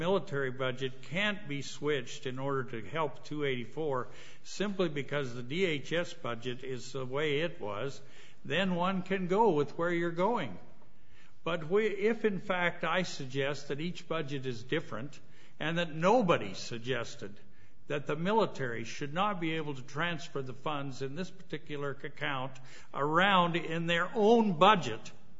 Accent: Idaho, United States; I'm from Idaho, so I can't say that word.

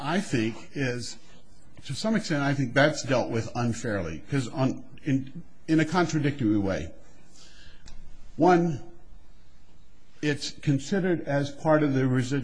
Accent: Fairbanks, Alaska, United States; from Fairbanks, Alaska, here to represent Ruth Shuey in this case from the District of Montana.

